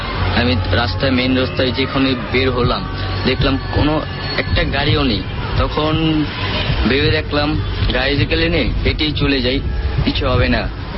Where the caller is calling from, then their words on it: Dhaka, Dhaka Division, Bangladesh; আমি ঢাকা বাংলাদেশ থেকে বলছি, গোপীবাগ সপ্তম গলি থেকে।